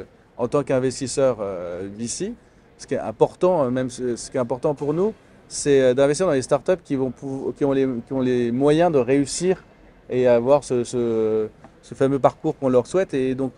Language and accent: French; France; la France, qui est un pays que je connais bien puisque je suis français